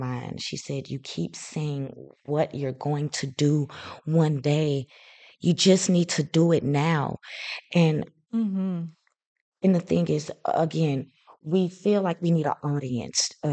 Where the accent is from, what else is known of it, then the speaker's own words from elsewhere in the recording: St. Louis, Missouri, United States; I'm from St. Louis, Missouri. I'm a black girl.